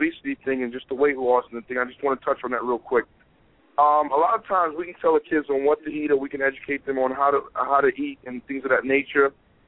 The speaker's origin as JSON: {"language": "English", "region": "North Carolina", "country": "United States", "moved": "as an adult", "lives_now": "New York, United States", "said": "I come from North Carolina. I come down by Shelby and Charlotte. Gastonia and Hickory."}